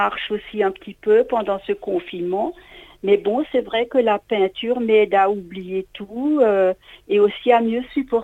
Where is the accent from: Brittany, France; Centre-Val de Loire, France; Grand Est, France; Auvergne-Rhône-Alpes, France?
Grand Est, France; Molsheim; first language Alsatian; French is a second language; c'était sur Strasbourg et aussi... près de chez moi, Molsheim. Voilà, disons que ma langue maternelle, c'est l'alsacien et nous avons appris le français à l'école.